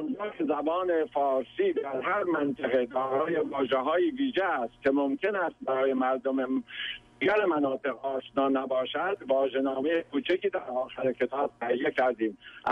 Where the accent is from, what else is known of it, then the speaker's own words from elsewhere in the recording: Khorasan, Iran; مسئله اینه که من چون خراسانی هستم